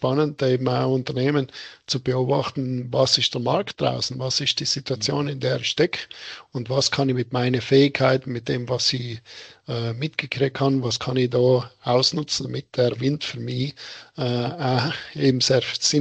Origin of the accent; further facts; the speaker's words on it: Tyrol, Austria; wo man auch vielleicht mir als Tiroler ein bisschen ins Herz gehen